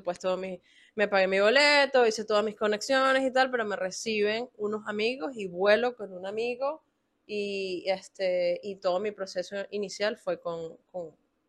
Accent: Venezuela; moved away; vengo de Venezuela, del Caribe, y emigré con unos amigos, de hecho, literalmente de la mano con unos panas. Emigré porque la situación de mi país está, y estará, y estuvo muy mal.

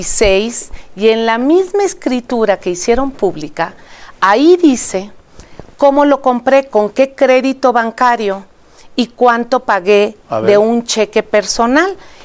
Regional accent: Zacatecas, Mexico; born there; now in Coatzacoalcos, Mexico; No, yo nací en Zacatecas.

